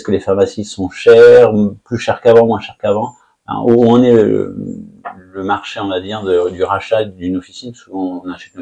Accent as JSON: {"language": "French", "town": "Paris", "region": "Île-de-France", "country": "France", "said": "en tant que bon parisien"}